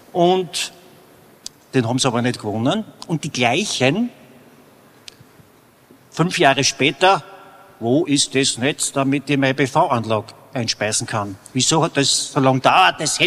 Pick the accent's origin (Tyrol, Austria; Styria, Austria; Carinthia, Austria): Styria, Austria; Ich komme aus der Steiermark, ihr wisst es, da gibt's einen guten Wein.